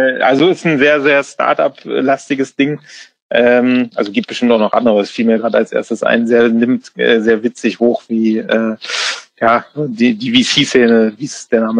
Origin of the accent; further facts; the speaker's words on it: Bremen, Germany; born there; ich bin gebürtiger Bremer